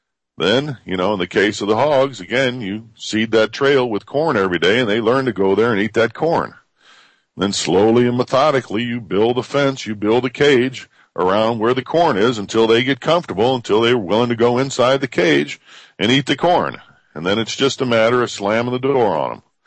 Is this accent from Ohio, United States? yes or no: yes; Ohio, United States; a congressman from my home state of Ohio